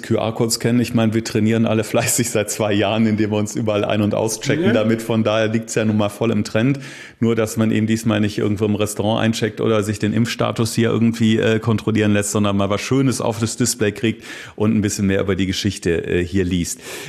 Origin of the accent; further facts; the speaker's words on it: Grefrath, North Rhine-Westphalia, Germany; Ich bin in Grefrath groß geworden.